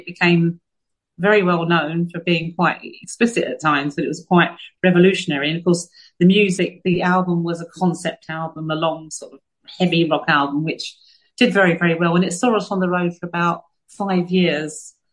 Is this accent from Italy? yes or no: yes; Martis, Sardinia, Italy; I arrived back into my hometown, which is in Sardinia. I'm in a place called Martis in Sardinia, and it's a little village in the middle of nowhere, and no traffic, no people, just sheep and countryside